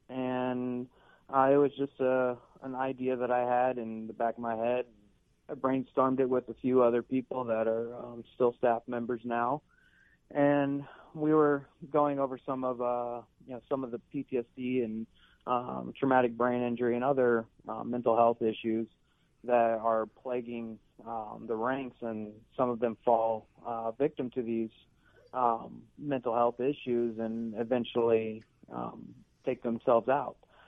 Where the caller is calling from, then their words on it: Houston, Texas, United States; I'm calling from Houston, Texas.